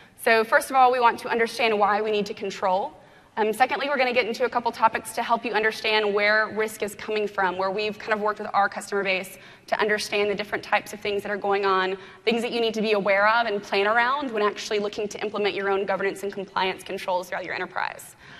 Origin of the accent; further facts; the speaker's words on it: Mississippi, United States; also born or lived in New York; So I'm originally from Mississippi. After that, I went to engineering school, actually, in Manhattan at Cooper Union there, so I was able to hang out in New York for about 9 years